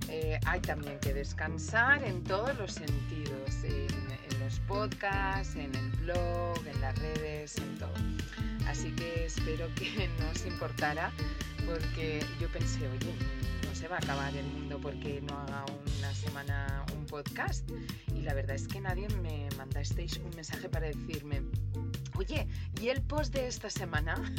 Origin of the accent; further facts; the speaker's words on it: Valencia, Valencian Community, Spain; Saludos desde Valencia. Hoy me encuentro en mi tierra querida